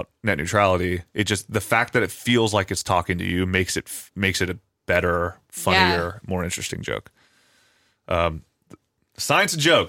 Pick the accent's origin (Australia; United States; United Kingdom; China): Australia; So, as an Aussie, Americans are always asking me where in Australia there isn't something trying to kill you.